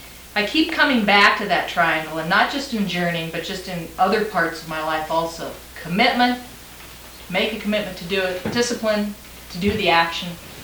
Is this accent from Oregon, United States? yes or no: yes; Portland, Oregon, United States; I'm from Portland